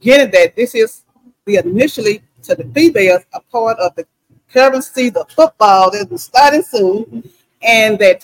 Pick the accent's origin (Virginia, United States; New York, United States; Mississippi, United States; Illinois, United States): Mississippi, United States; Houston; I'm from Houston, Mississippi. So, there's no other Mississippi.